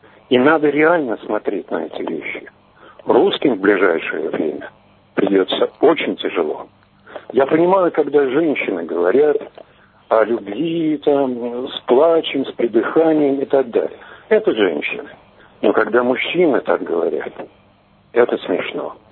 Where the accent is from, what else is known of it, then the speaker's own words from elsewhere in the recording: Moscow, Russia; я из Москвы.